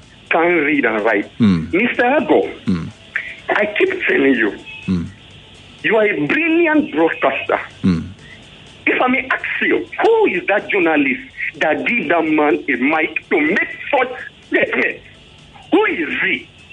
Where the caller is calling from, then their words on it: Ireland; I'm reaching from Ireland.